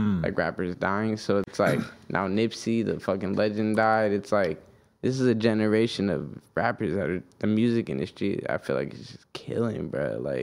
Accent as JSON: {"language": "English", "town": "Redlands", "region": "California", "country": "United States", "tie": "born or raised there", "said": "That was in my hometown, Redlands, California."}